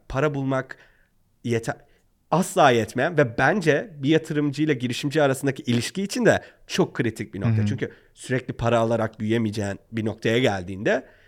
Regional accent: Urfa, Şanlıurfa, Turkey; Yani ben Urfalıyım yani.

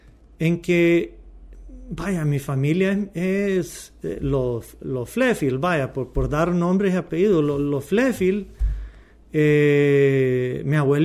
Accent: Miami, Florida, United States; volviendo a cuando era niño en Miami, me acuerdo una vez

